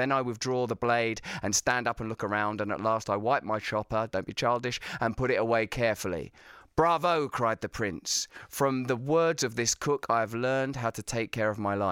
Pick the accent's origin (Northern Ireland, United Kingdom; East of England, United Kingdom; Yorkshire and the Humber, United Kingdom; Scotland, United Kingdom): East of England, United Kingdom; because I'm from Essex